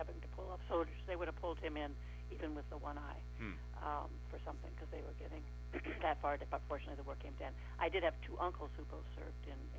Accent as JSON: {"language": "English", "town": "Lyndon Center", "region": "Vermont", "country": "United States", "tie": "born or raised there", "also_born_or_lived": "St. Johnsbury", "said": "Okay, I was born on November 20, 1945, in St. Johnsbury, Vermont, where the hospital was, but I grew up in a town called Linden Center, Vermont, which is just north of St. Johnsbury, in the northeast corner of Vermont."}